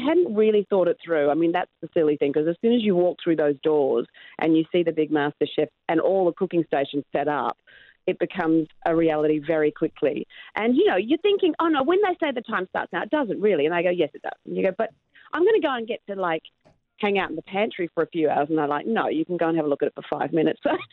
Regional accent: Levin, Wellington, New Zealand; also born or lived in Hawke's Bay; born in Levin. I actually have my own little star on Oxford Street in Levin. Right. I'm very proud of it too. Yeah. I left, but we moved to Hawke's Bay, and then I lived in Wellington for a long time. So I left Wellington when I was about 18, nearly 19.

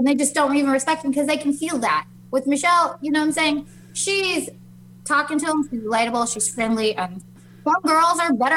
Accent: Las Vegas, Nevada, United States; Okay, so I'm from Vegas, right? People be out drinking and shit all the time and acting crazy.

